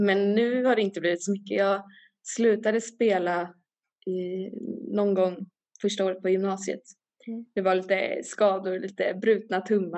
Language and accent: Swedish; Järfälla, Stockholm County, Sweden; Jag är uppväxt i Järfälla. Som är det är Stockholms län, men det är inte Stockholms kommun. Det är en egen kommun. Och... uppväxt i en missionsförsamlingen i kommunen, Jakobsbergskyrkan.